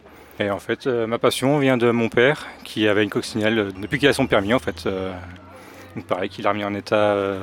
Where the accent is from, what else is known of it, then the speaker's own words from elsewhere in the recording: Pont-à-Mousson, Grand Est, France; Donc, je viens de Pont-à-Mousson et donc c'est la première fois qu'on vient sur ce rassemblement.